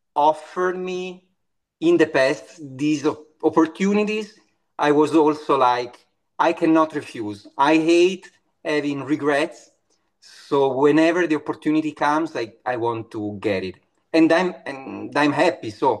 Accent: Modena, Emilia-Romagna, Italy; English is a second language; now in Milan, Italy; I'm from Modena. You know where Ferrari and Aceto Balsamico are?

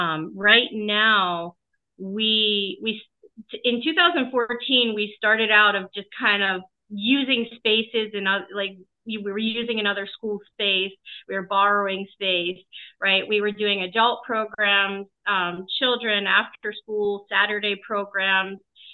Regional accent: Pittsburgh, Pennsylvania, United States; Yeah. So my family kind of hovered in Panther Hollow, which is a part

